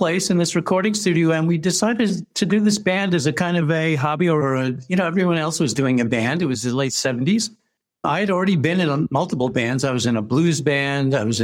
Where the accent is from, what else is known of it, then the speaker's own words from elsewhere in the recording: Manhattan, New York, United States; also born or lived in London, United Kingdom; I was born in London, England, and then I was raised in Manhattan.